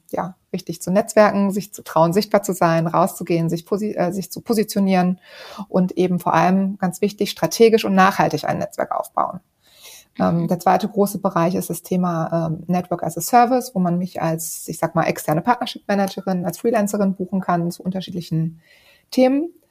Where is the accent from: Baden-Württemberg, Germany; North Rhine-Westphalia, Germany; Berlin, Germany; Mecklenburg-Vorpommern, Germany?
North Rhine-Westphalia, Germany; eine Ausbildung zur Industriekauffrau gemacht im Sauerland, wo ich herkomme